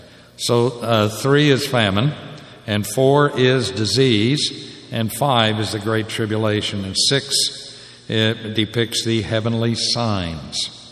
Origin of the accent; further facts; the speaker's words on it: Midwest, United States; I'm from the Midwest.